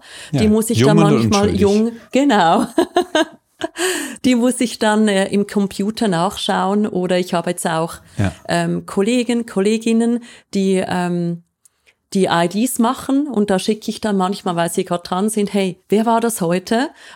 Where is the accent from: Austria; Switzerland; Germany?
Switzerland; Ich bin eine Schweizerin, wie man sie natürlich hört.